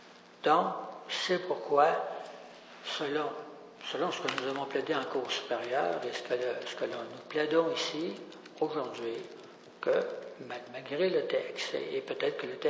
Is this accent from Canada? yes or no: yes; Victoriaville, Quebec, Canada; also born or lived in Sherbrooke; moi, je viens de Tabasco, de Victoriaville. Quand je suis arrivé à Sherbrooke en 72